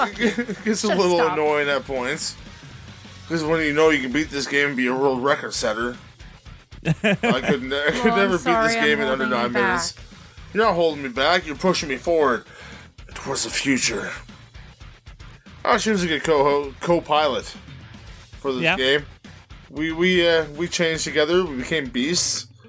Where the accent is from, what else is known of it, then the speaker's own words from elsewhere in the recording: Canada; I'm Canadian.